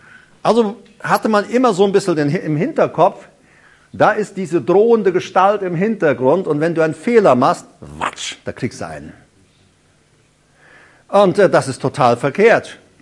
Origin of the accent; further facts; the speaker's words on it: Paraguay; Ich bin ja in Paraguay aufgewachsen, in einer Mennonitenkolonie. Meine Mutter gehörte zur Mennonitenkirche.